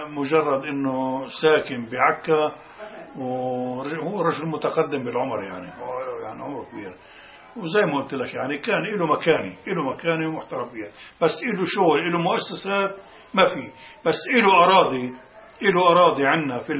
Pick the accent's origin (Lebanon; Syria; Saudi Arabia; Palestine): Palestine; moved away; هلأ أنا بعد ما طلعنا من فلسطين سنة 48.